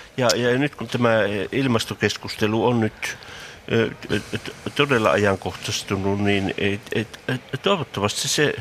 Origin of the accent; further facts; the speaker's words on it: Leppävirta, North Savo, Finland; minä kävin pari viikkoa sitten tuolla kotipuolessa Leppävirralla ja viikonloppuna